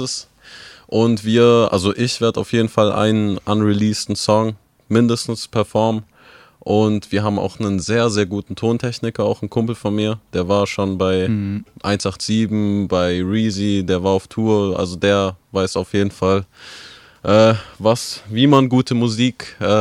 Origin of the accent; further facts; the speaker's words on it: Neustadt, Baden-Württemberg, Germany; Ich komme aus dem Schwarzwald.